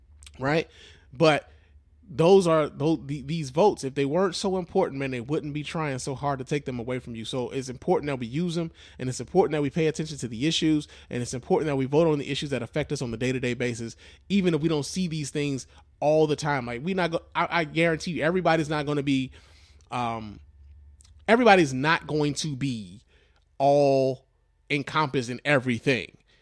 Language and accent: English; New York, United States; I told her she's from Philly, but I'm from New York.